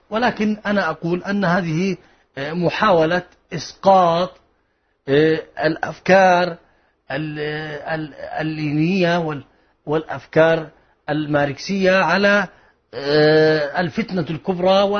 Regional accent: Yemen

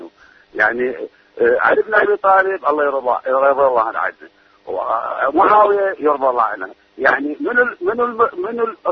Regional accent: Kuwait; وإحنا نحن من أهل الكويت ولعنا للكويت

